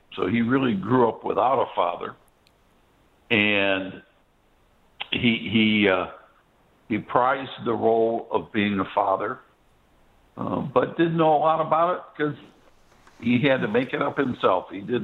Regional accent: Detroit, Michigan, United States; growing up in Detroit, it's a car city. It's a car culture.

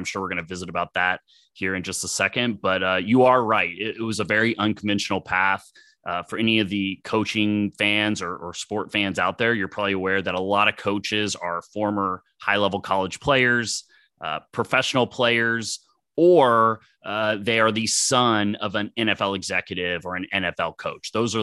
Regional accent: Dallas, Texas, United States; I grew up in Dallas, Texas, and grew up during a time when the Dallas Cowboys were actually a good football team

